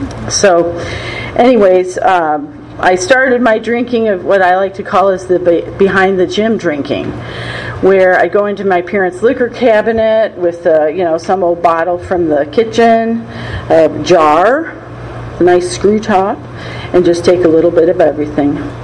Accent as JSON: {"language": "English", "town": "Lake Forest", "region": "Illinois", "country": "United States", "tie": "born or raised there", "also_born_or_lived": "Glencoe", "said": "I was raised in Lake Forest, Illinois, in Glencoe, and then moved to Lake Forest when I was in first grade, and I lived there until I went to the University of Illinois in Champaign-Urbana."}